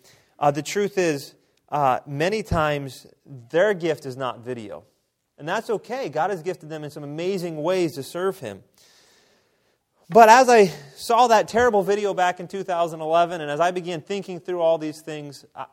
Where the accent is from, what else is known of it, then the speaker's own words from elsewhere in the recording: Elizabethtown, Pennsylvania, United States; now in Altoona, United States; I grew up right here in Elizabethtown attending this church, and so it is always good to be back.